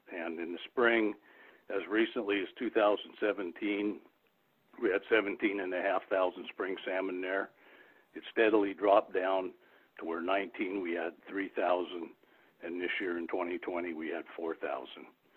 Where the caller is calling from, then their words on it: Astoria, Oregon, United States; I'm calling you from Astoria.